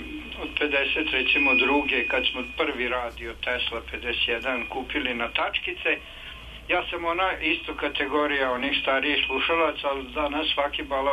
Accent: Čurug, Vojvodina, Serbia; ja sam u stvari Čuružanin, rodom iz Čuruga.

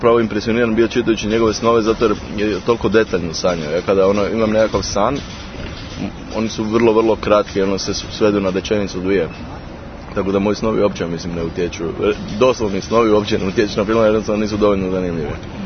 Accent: Rijeka, Primorje-Gorski Kotar County, Croatia; moved away as an adult; now in Zagreb, Croatia; ja sam iz Rijeke, a živim u Zagrebu od 2001. kad sam došao tamo na studij filozofije, ali je ono, Rijeku zapravo doživljavam kao svoj grad.

